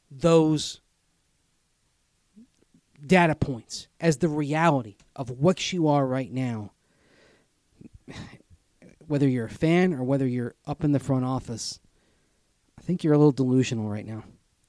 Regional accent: Tampa, Florida, United States; I grew up with this in Tampa.

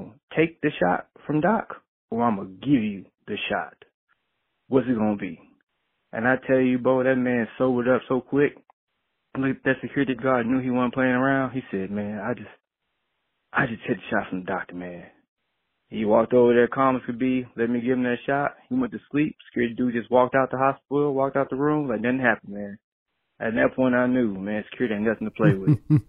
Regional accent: Atlanta, Georgia, United States; Hey, Bomani. … I'm out from Atlanta, Georgia

